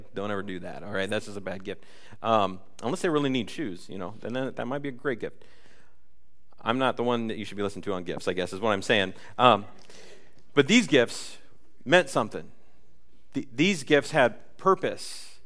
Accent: Bowling Green, Ohio, United States; born there; I was born in Bowling Green, Ohio. That is the flattest part of Ohio, and it's boring.

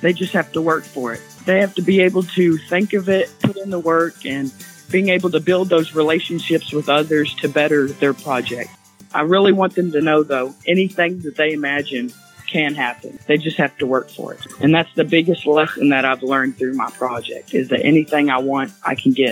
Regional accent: Owensboro, Kentucky, United States; And I grew up around Owensboro, Kentucky.

